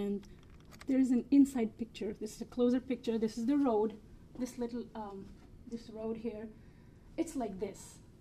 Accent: Jammu and Kashmir, India; a few hundred speakers of the language lived in my hometown.

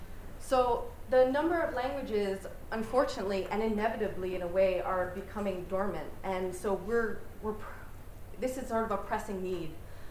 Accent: Quebec, Canada; I'm from the Huron Wendat Nation, I'm Wolf Clan.

